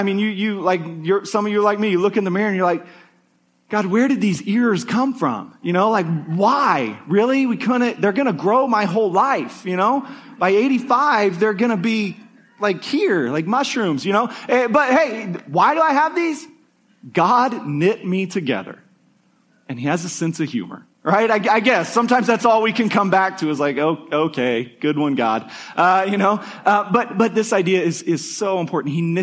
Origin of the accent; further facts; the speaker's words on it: Kansas, United States; when I was a kid, I grew up in Kansas, so we would watch Chiefs games every Sunday.